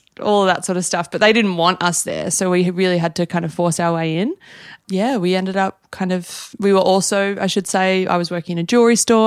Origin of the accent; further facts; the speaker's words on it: Australia; oh, we saw you have this beautiful dog. We're Australian. Like, we just want to say hello.